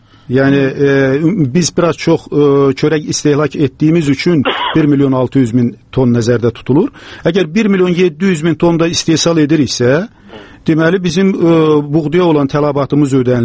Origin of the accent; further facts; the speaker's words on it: Salyan, Salyan District, Azerbaijan; mən Salyandan gəlirəm. Deməli, orada bir yaxşı, güclü bir fermer var.